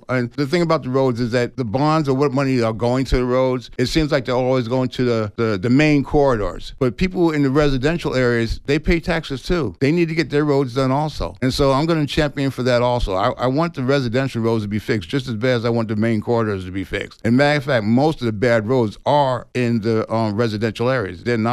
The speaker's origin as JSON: {"language": "English", "town": "New Rochelle", "region": "New York", "country": "United States", "tie": "born or raised there", "said": "Okay, well, I grew up in the suburbs. I grew up in New Rochelle, New York."}